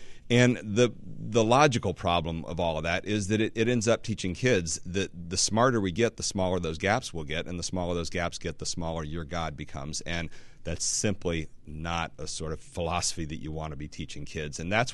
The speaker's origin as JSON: {"language": "English", "region": "Midwest", "country": "United States", "said": "That's part of the whole ethic of being a Midwesterner."}